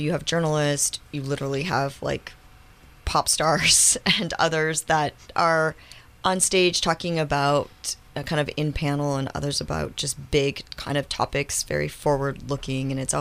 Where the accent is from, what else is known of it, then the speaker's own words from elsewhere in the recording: South Dakota, United States; South Dakota, so we're representing the Dakotas today.